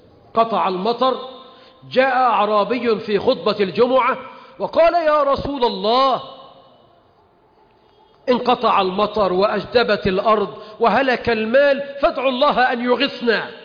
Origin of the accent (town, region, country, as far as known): Egypt